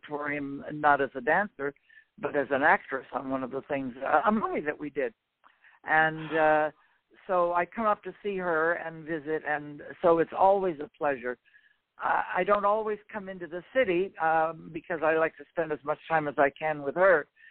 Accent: Montreal, Quebec, Canada; born there; I was. I was born in Montreal.

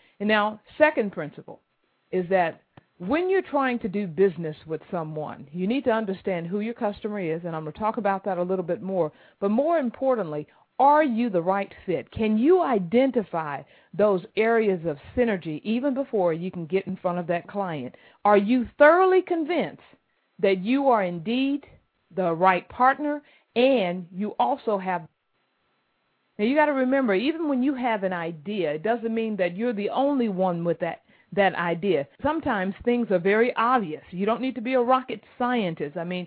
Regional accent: Chicago, Illinois, United States; I traveled back to my hometown of Chicago for a meeting

